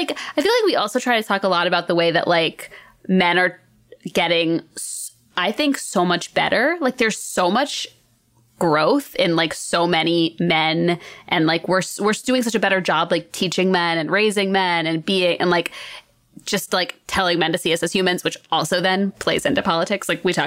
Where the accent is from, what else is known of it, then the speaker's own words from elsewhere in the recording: Northeast, United States; Like, we're from the Northeast.